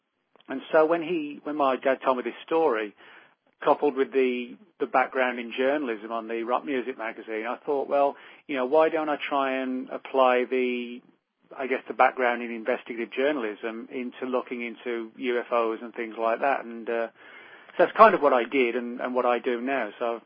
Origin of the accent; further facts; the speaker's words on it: England, United Kingdom; I'm originally from England